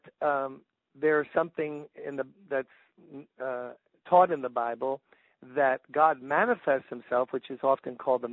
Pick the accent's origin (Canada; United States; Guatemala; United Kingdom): United States; Brooklyn, New York; It was Milford, Connecticut, and I grew up on the hot pavement of Brooklyn.